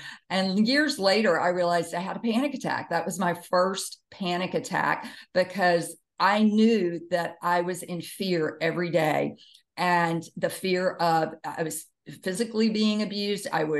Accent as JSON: {"language": "English", "town": "Jackson", "region": "Mississippi", "country": "United States", "said": "Jackson, Mississippi. So I'm a Southern girl. I grew up in the South, the Bible Belt, really religious area, and also very conservative."}